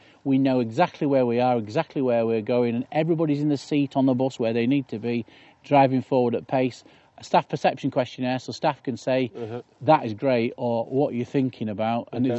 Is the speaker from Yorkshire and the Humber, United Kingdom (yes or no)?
yes; Yorkshire and the Humber, United Kingdom; I'm a Yorkshireman at heart.